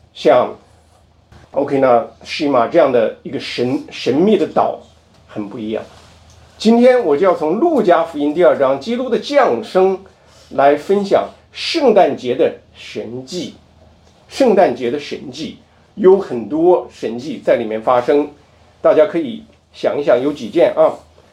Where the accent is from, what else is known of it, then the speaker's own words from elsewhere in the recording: Inner Mongolia, China; born there; 我出生在内蒙古，别人问我你是哪里人，我说我是内蒙人，因为我出生在内蒙。